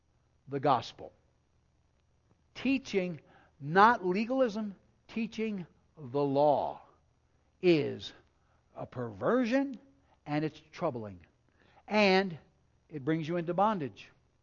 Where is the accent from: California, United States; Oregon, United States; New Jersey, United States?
New Jersey, United States; Where I was raised in New Jersey. And there were more Hasidic Jews in New York City near where I was raised than there actually were in Israel.